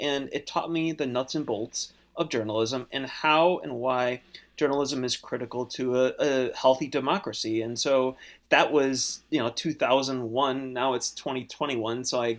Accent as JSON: {"language": "English", "region": "Michigan", "country": "United States", "said": "Well, my home state is, you know, it's been a real challenging"}